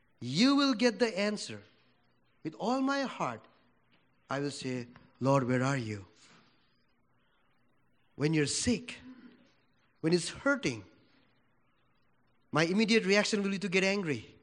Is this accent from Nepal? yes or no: yes; Nepal; English is a second language; English is not my language. I'm from Nepal.